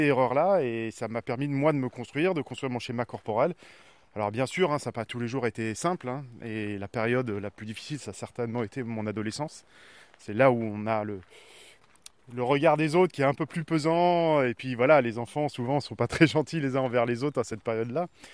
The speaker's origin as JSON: {"language": "French", "town": "Briançon", "region": "Provence-Alpes-Côte d'Azur", "country": "France", "tie": "born there", "lives_now": "Brittany, France", "said": "je suis un vrai breton d'adoption. Mais bon, c'est un peu la caractéristique du breton, il vient un peu de partout. Effectivement, moi je suis né à la montagne, à Briançon"}